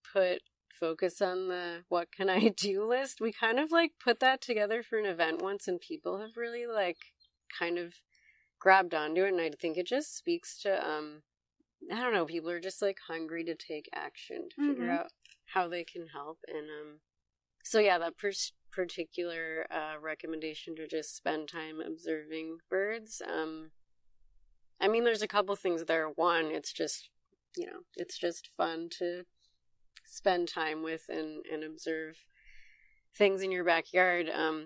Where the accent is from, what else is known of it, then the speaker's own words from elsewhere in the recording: New York, United States; growing up in New York State and spending a lot of time in the North Country, I have to say, hands down, my favorite bird is a common loon.